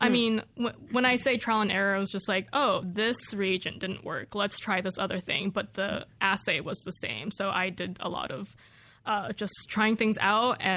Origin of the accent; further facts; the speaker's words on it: California, United States; now in Corvallis, United States; Weirdly enough, when I was growing up in California, I thought it was a very diverse place.